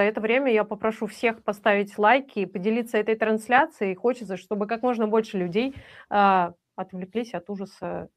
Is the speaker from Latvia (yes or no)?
no; Uzbekistan; now in Moscow, Russia; Я выросла в Узбекистане, и для меня нормальная специя